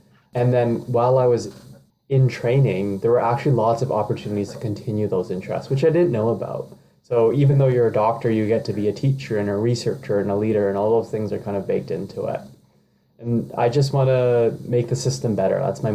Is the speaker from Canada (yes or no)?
yes; Mississauga, Ontario, Canada; also born or lived in British Columbia; now in Toronto, Canada; I was born and raised in Mississauga, but had been living in British Columbia for the past 3 years when I did the TED Talk.